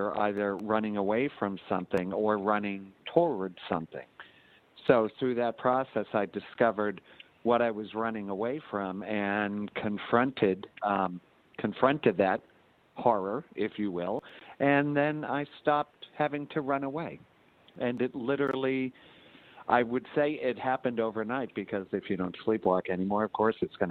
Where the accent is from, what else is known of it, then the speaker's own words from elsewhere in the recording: Hampton, New Hampshire, United States; I've always considered myself kind of a small town boy as I grew up in Hampton, New Hampshire